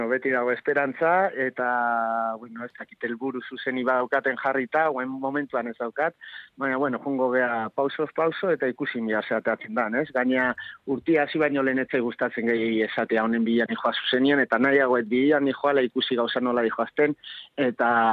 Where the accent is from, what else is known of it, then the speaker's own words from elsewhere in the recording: Basque Country, Spain; nahi izan dugu euskeraz egin, zegu euskalduna gara, eta orduan, mantentzeko gure nundi gatozen